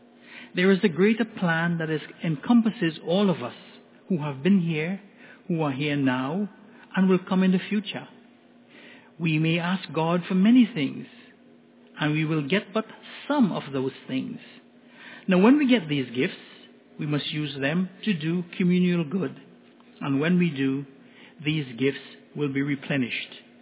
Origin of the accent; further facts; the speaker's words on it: Trinidad & Tobago; which is something that was drilled into our heads when I was growing up in Trinidad.